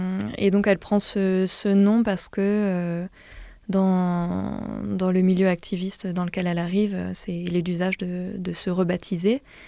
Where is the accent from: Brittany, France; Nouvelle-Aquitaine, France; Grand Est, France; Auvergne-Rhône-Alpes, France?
Auvergne-Rhône-Alpes, France; Bourg-en-Bresse; je suis née à Bourg-en-Bresse et j'y ai fait ma scolarité jusqu'au bac. J'étais étudiante au lycée Lalande. Après ça, j'ai fait une classe préparatoire littéraire à Annecy. Puis 3 ans de Beaux-Arts à Toulouse.